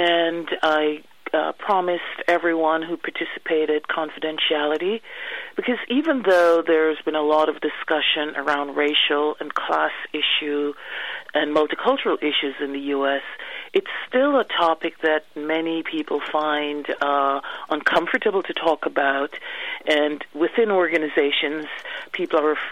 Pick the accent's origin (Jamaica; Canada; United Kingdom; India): Jamaica; now in United States; I grew up in Jamaica, and there everybody took an interest in the environment.